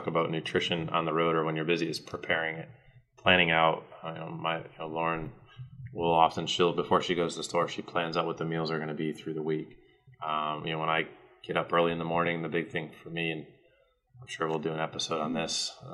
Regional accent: Connecticut, United States; I actually didn't know what Bojangles was when I moved down here. I'm from up north. I'm from

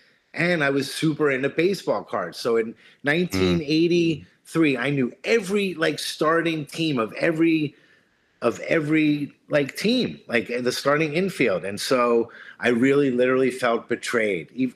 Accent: Philadelphia, Pennsylvania, United States; we grew up in Center City. So, you know, people don't know Philly. It's kind of like outskirts and then it's like downtown. Like we grew up downtown.

